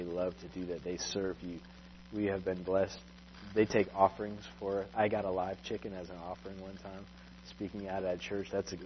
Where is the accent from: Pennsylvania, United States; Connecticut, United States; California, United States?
Connecticut, United States; I grew up in Connecticut. I mean, it's natural. We just turn on our faucet, right?